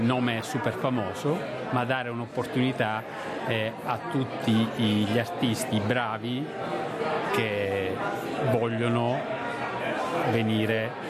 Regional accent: Madrid, Community of Madrid, Spain; Italian is a second language; also born or lived in Brazil / Argentina; now in Australia; Dunque, io vengo da Madrid, Spagna, che mi ha accolto e coccolato tanto, come sicuramente farà anche l'Australia. Ho vissuto anche in altri paesi latinoamericani, ho vissuto per 5 anni in Brasile e 4 anni in Argentina.

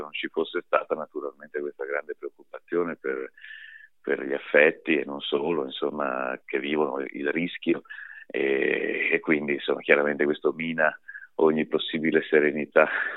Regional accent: Brescia, Lombardy, Italy; Ma io sono bresciano d'origine e tuttora ci vivo quando non sono in giro per il mondo per tournée.

